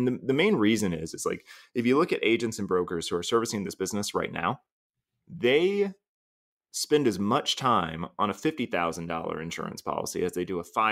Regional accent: Florida, United States; also born or lived in Georgia; now in Cincinnati, United States; I've been fairly transient most of my life growing up in South Florida and a little bit in Georgia.

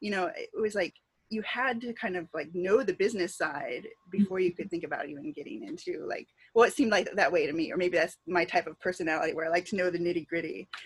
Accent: Oregon, United States; I was born in Oregon, and I grew up kind of just out in the woods.

